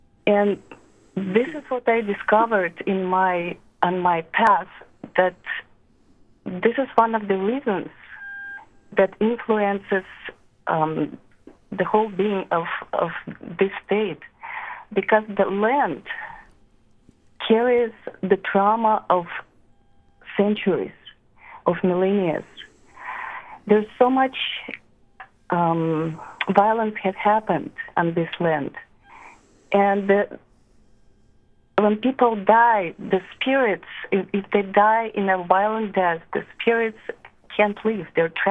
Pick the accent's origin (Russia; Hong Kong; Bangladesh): Russia; Siberia; English is a second language; I'm originally from Siberia